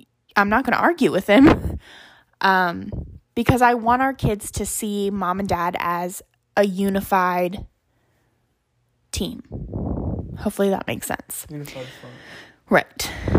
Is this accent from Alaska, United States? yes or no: yes; Alaska, United States; He was growing up in Arizona. I was growing up in Alaska.